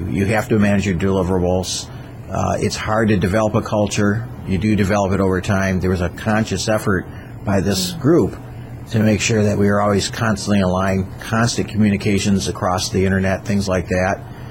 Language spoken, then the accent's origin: English; Flint, Michigan, United States; Good question. I'm from Flint, Michigan.